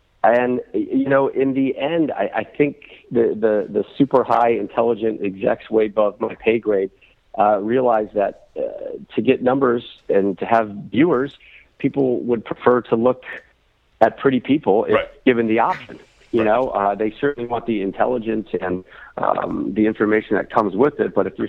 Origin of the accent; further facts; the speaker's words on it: Connecticut, United States; I grew up in Connecticut, so Bristol was just down the road for me.